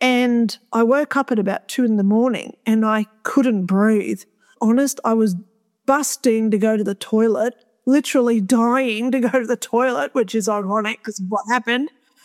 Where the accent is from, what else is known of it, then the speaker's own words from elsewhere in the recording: Australia; Some other people turned up with other uniforms on that I never knew because I'm from Australia and I don't know the uniforms.